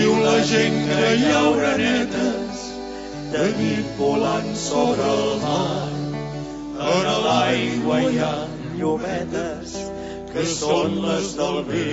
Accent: Premià de Mar, Catalonia, Spain; Venim de Premià de Mar del Maresme

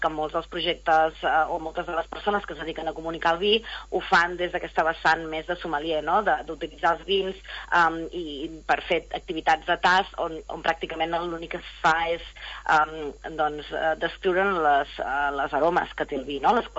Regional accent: Girona, Catalonia, Spain; Jo sóc originària de Girona, la meva família, però d'origen han viscut en diferents pobles de l'Empordà, per tant, és un territori meu molt conegut

